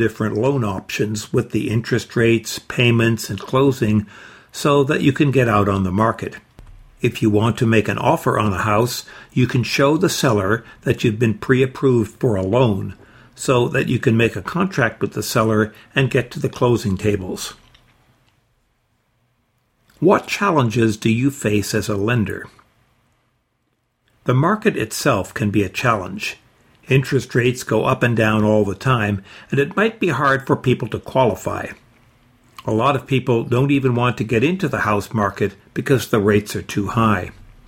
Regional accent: Pecos, Texas, United States; born or raised there; also born or lived in Fort Stockton

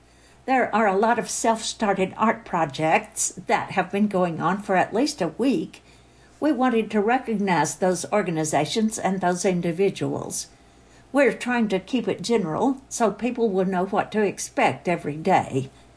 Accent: El Paso, Texas, United States; I grew up in El Paso, which has a similar climate to ours

